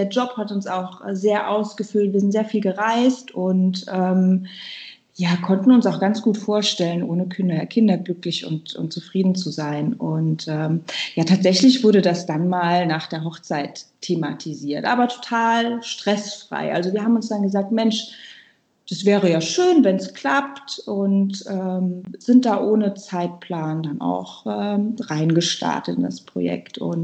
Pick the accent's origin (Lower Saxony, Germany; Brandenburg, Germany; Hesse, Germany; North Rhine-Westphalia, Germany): Hesse, Germany; ich bin 39 Jahre alt. Ich komme aus dem Rhein-Main-Gebiet und lebe hier mit meinem Mann gemeinsam in einem Haus.